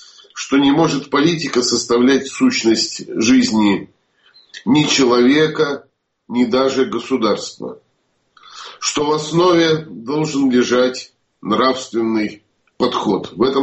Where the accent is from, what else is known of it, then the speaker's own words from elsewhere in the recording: Yaroslavl Oblast, Russia; в Ярославском, кстати, издательстве у меня на родине